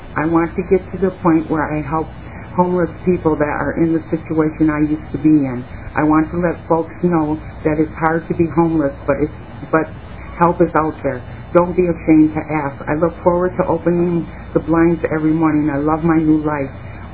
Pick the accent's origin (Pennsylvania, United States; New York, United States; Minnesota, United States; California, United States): Minnesota, United States; St. Paul; now in Minneapolis, United States; I grew up in St. Paul, Minnesota, and now live in Minneapolis.